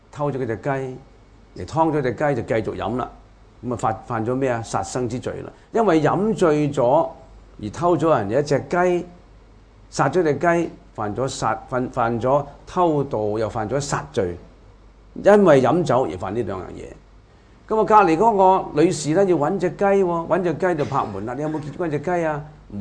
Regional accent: China; 我哋中國人中意簡化噶嘛

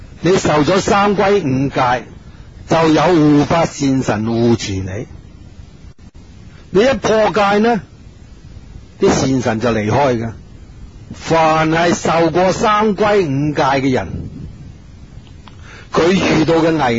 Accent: Northeast China, China; 喺东北，我家乡俗语有句说话

